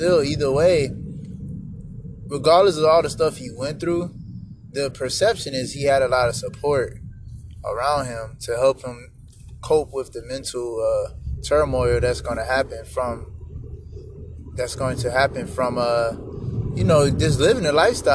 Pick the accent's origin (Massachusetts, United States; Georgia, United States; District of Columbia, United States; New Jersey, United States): Georgia, United States; Atlanta; I mean, growing up in Atlanta, it's the same thing.